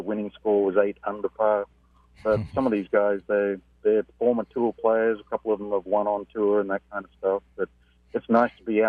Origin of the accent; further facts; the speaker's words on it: Australia; back when I was a 14-year-old growing up in Australia